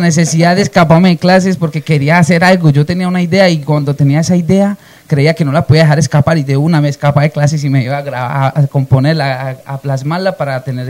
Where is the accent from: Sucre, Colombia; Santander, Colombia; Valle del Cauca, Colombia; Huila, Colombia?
Valle del Cauca, Colombia; Tuluá; Tengo 24 años, soy local de Tuluá Valle del Cauca, el corazón del valle. Soy del corregimiento de Aguaclara, represento orgullosamente mi Aguaclara.